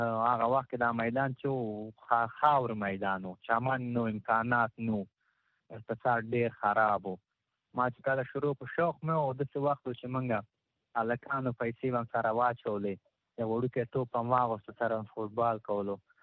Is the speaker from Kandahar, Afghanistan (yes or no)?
no; Nangarhar, Afghanistan; زه خپل چیما د ننګرهار ولایت یم